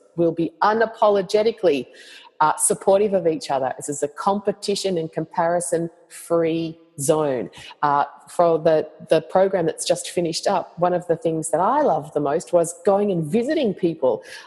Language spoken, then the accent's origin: English; Australia; accent: Australian; Help translate my Australian accent.